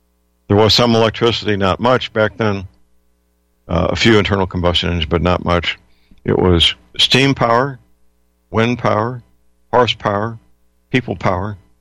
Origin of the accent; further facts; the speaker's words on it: Missouri, United States; In fact, my home state, Missouri, has lots of horses.